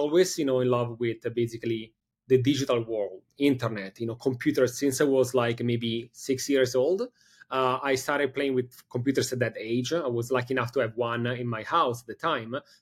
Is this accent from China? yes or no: no; Milan, Lombardy, Italy; moved away as an adult; also born or lived in Copenhagen, Denmark / Miami, United States; now in New York City, United States; originally I'm from Italy, from Milano. I moved in different cities before arriving in New York City. So I lived in Milano, you know, majority of my life. After that, I went to Copenhagen, Denmark, to get my master's degree. And then after that, I moved to Miami